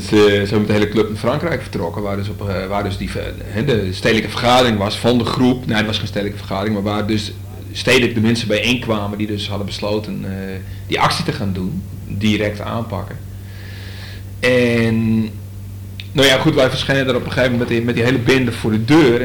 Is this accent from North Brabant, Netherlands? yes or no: no; Groningen, Netherlands; we komen uit Groningen